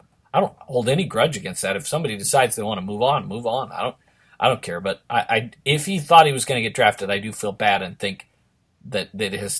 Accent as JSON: {"language": "English", "region": "Massachusetts", "country": "United States", "said": "We're from Massachusetts."}